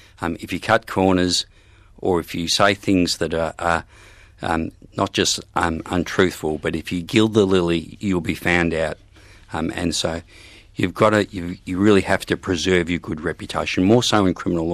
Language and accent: English; Footscray, Victoria, Australia; Grew up 200 metres from the ground. I grew up in Footscray.